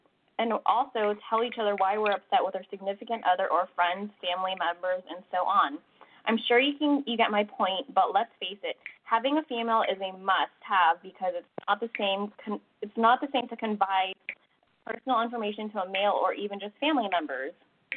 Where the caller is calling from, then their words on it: California, United States; I'm calling from California.